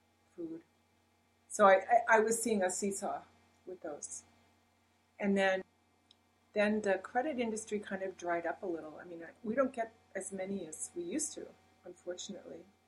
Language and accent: English; Buffalo, New York, United States; Buffalo, upstate.